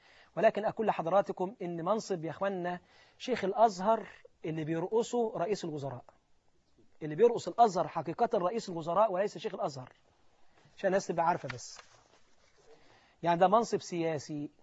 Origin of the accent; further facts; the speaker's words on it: Palestine; احبك في الله، انا فلسطيني